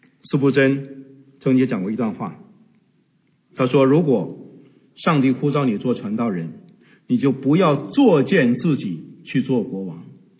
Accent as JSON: {"language": "Chinese", "country": "China", "said": "作为中国人"}